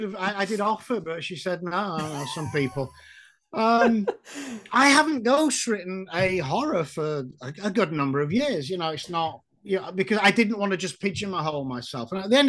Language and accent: English; United Kingdom; speaking as a Brit, sat in the pub, couple of beers